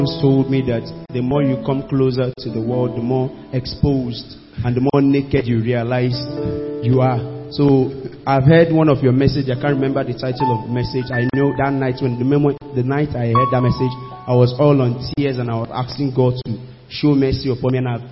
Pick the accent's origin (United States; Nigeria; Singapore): Nigeria; Ikotu; I'm from Ikotu, sir.